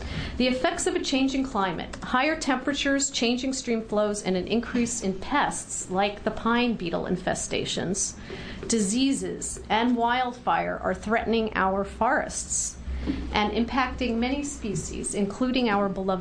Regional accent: Ashland, Oregon, United States; I'm from Ashland, Oregon.

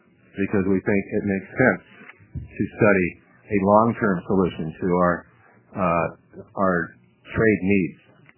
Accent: Portland, Oregon, United States; I'm actually from Portland. I'm not from that story.

